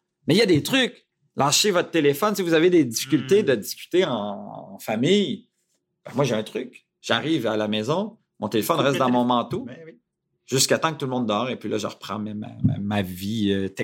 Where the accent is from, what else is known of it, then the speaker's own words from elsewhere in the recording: Quebec, Canada; Il est français d'origine, je suis québécois.